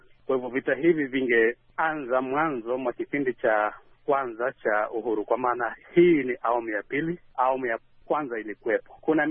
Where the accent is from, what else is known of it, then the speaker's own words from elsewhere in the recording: Kwale, Kwale County, Kenya; natoka hapa Kwale nchini Kenya.